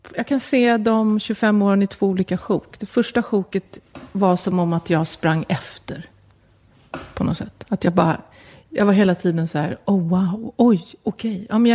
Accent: Solna, Stockholm County, Sweden; Ja, jag växte upp i Solna

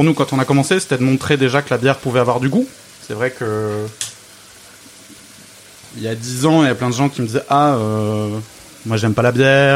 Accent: Grand Est, France; Moi je suis alsacien d'origine, mais j'avais vraiment pas de culture bière

